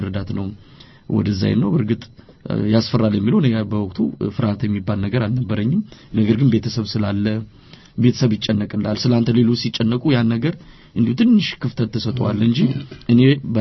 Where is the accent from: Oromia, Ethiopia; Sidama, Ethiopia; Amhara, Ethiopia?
Sidama, Ethiopia; Hawassa; also born or lived in Addis Ababa; እኔ ተወልጄ ያደኩት ቀደም ሲል እንደገለጽኩት አዋሳ ከተማ ነው አዲስ አበባንም ኖሬበታለሁና